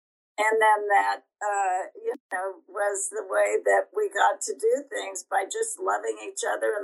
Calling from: San Clemente, California, United States; I'm in Southern California, San Clemente.

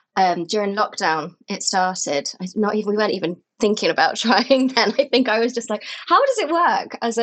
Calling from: London, United Kingdom; We're coming in from London, yeah. England.

